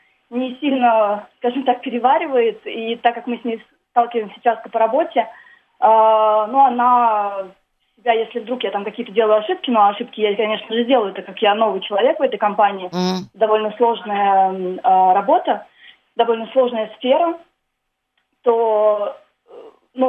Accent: Russia; Да, я из России.

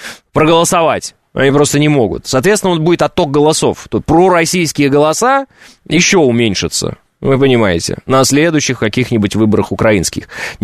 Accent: Oral, West Kazakhstan Region, Kazakhstan; born there; я, например, родился в Советском Союзе, в городе Уральск, Западно-Казахстанской области.

